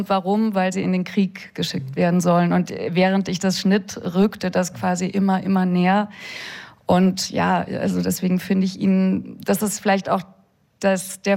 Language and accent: German; West Germany, Germany; Ja, also ich bin selber aus dem Westen.